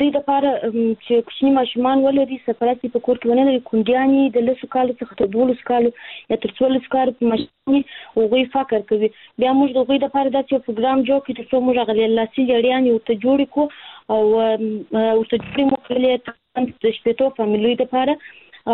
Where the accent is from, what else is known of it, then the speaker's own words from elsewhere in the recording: Kandahar, Afghanistan; زه هلمند نیم د کندهار ولایت یم.